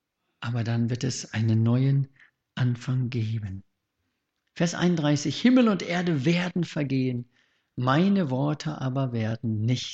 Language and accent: German; South Africa; in Deutschland gibt es Fernsehen, bei uns in Südafrika gab es das nicht, bis 1974.